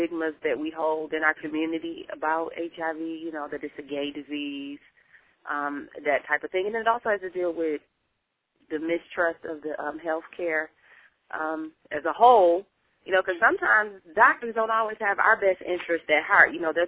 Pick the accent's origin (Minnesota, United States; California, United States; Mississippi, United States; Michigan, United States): Michigan, United States; Flint; now in Burton, United States; Yeah, I'm from Flint, but I live in Burton, and really that's just, you know, the next city over.